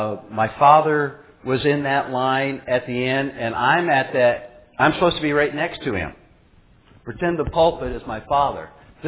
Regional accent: Minnesota, United States; We're from Minnesota, and it's kind of like Ole and Lena up there in Minnesota.

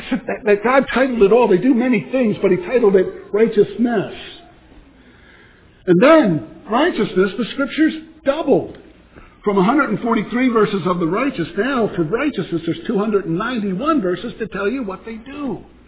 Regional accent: Philadelphia, Pennsylvania, United States; also born or lived in Montana; I was raised in Philadelphia. And I just love, that's why I spent 20 years up in Montana and 10 down here in Iowa.

